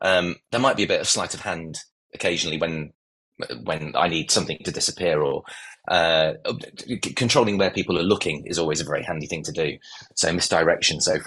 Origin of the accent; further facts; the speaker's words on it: Leicester, East Midlands, United Kingdom; Growing up in Leicester, I was part of the Haymarket Young People's Theatre.